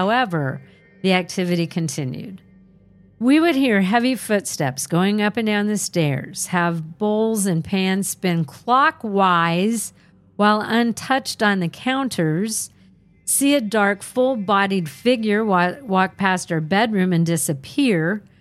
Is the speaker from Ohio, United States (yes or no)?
yes; Ohio, United States; born there; now in Massachusetts, United States; I moved from Ohio, where I was born, to Massachusetts to get a fresh start.